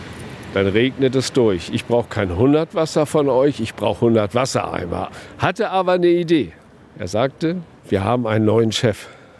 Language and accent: German; Uelzen, Lower Saxony, Germany; Und ich komme aus Uelzen, wohnte noch in Uelzen, war in Uelzen sogar im Stadtrat.